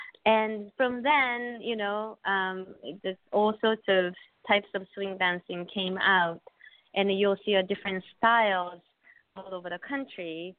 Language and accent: English; Tokyo, Japan; English is a second language; now in United States; My father's family came from Korea to Japan, and I grew up in Japan, and my mother was from Japan, and I grew up in Tokyo, and then I came to the States a long time ago.